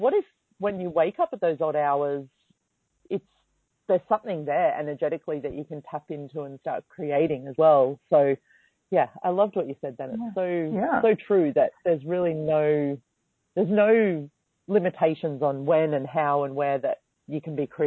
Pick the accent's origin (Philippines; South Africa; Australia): Australia; And being Australian, I took advantage.